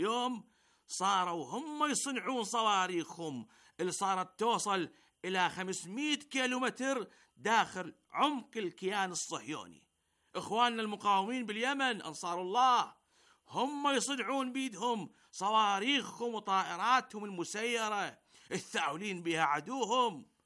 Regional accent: Iraq

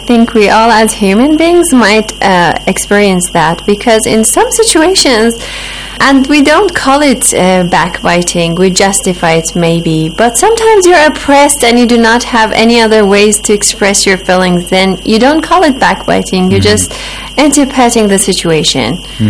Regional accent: Iran; Well, I am from Iran.

